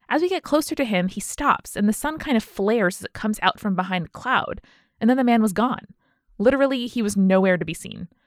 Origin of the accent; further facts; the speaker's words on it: United Kingdom; Being British, I decided the best course of action was to apologize